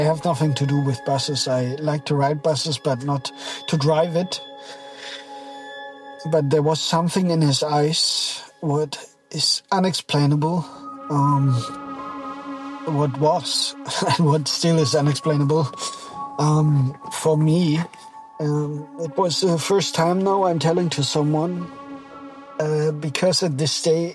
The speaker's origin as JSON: {"language": "English", "country": "Germany", "moved": "as an adult", "lives_now": "Norway", "said": "So anyway, I'm from Germany. I recently moved to Norway. I'm 28 years old."}